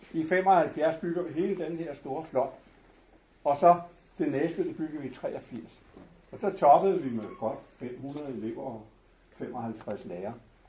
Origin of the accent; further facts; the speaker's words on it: Viby, Zealand, Denmark; born there; jeg er født i 1939 i Viby.